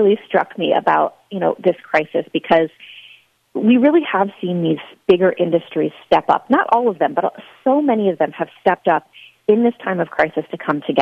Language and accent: English; Rochester, New York, United States; Wegmans, the grocery chain that was founded in my hometown of Rochester, is giving their employees a $2 raise